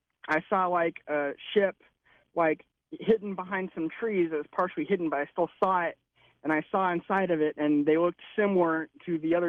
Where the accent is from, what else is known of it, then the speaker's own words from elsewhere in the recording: Panama City, Florida, United States; I saw them a couple of times when I was, like, growing up in Florida. I used to live in a place called Panama City.